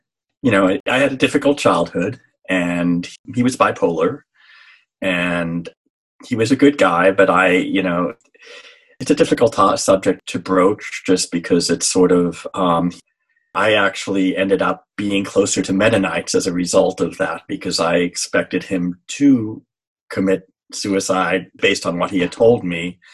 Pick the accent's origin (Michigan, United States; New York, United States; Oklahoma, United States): New York, United States; New York City; born there; I was born in New York City in Beth Israel North Hospital.